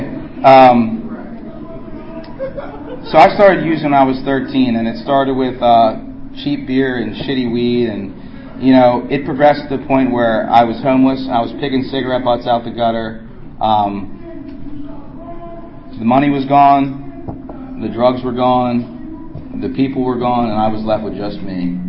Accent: Towson, Maryland, United States; I grew up in Towson, and both of my parents have great careers.

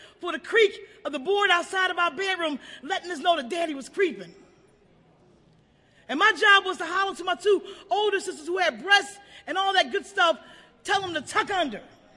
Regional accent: Philadelphia, Pennsylvania, United States; I grew up in North Philadelphia. If you want to call it a ghetto, that's fine.

